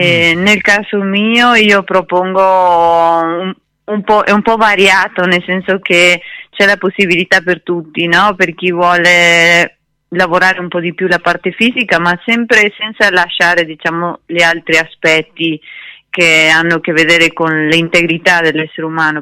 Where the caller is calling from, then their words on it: Argentina; Argentina.